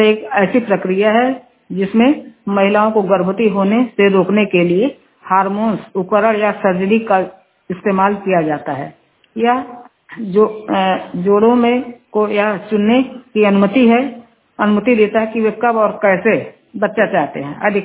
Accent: Basti, Uttar Pradesh, India; मैं कथलिया लाला की रहने वाली हूँ। हमारा कमरा है और जिला बस्ती है।

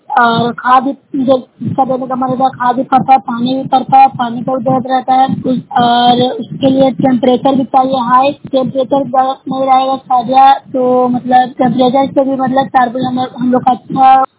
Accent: Bihar, India; मैं note side block से हूँ, जिला नालंदा की निवासी हूँ।

